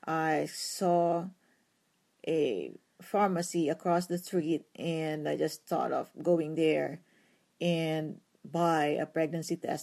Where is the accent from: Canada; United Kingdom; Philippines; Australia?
Philippines; moved away as an adult; now in United States; we came from the Philippines. We immigrated to the U.S. like 12 years ago